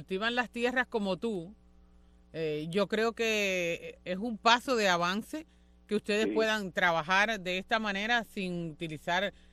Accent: Cuba; nosotros los cubanos

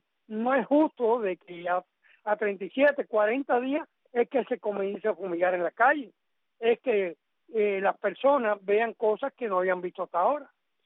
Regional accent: Cuba; Y son cosas que estamos viviendo los cubanos y las estamos viviendo de cerca.

